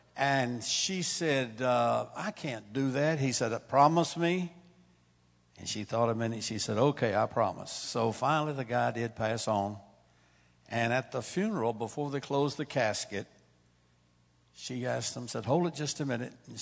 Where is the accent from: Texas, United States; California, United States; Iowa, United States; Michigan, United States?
Texas, United States; And I am a Texan. I was born and raised in Texas.